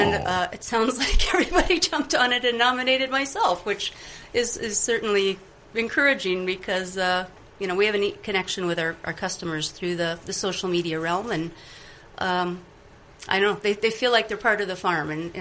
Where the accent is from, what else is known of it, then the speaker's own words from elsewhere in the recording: Innisfil, Ontario, Canada; I'm from Innisfil, near Thornton, and I am a newer to farming, middle-aged farming woman.